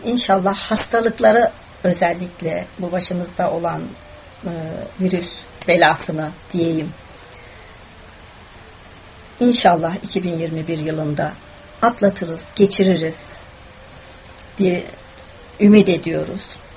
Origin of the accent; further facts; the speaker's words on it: Elazığ, Turkey; Bir de 3 gün önce yine memleketimde, Elazığ'da bir deprem yaşandı.